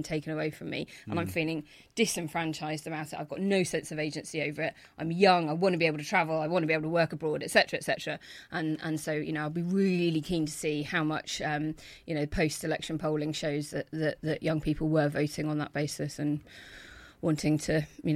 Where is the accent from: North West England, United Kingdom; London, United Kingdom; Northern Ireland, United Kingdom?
Northern Ireland, United Kingdom; Belfast; I grew up in Belfast.